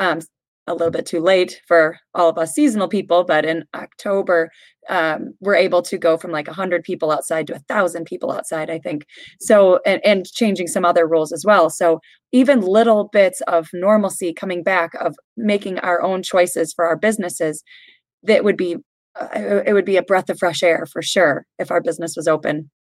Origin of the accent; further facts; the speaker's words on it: Sarasota, Florida, United States; So, my hometown resort, I would say, is Sarasota, Florida.